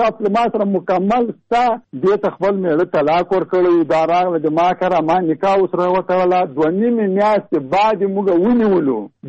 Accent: Jalalabad, Nangarhar, Afghanistan; زه د جلال آباد.

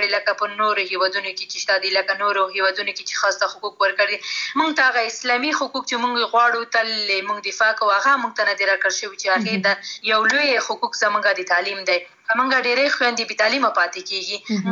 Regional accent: Khost, Afghanistan; موږ په خوست کې خوست یو داس کلتوري ټولنه ده

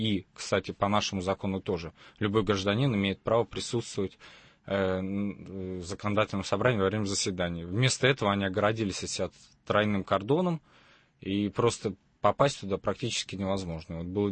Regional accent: Saint Petersburg, Russia; Я родился и вырос здесь, я петербуржец, и...

